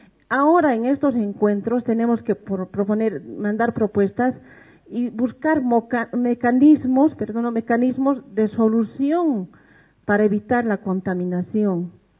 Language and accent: Spanish; Oruro, Bolivia; Vengo de Oruro, representando a las organizaciones sociales de la FEDJUVE.